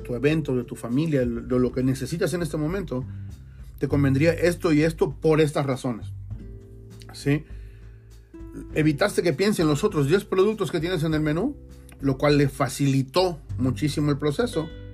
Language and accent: Spanish; Veracruz, Mexico; en mi tierra, en Veracruz, es un pavo adobado que es brutal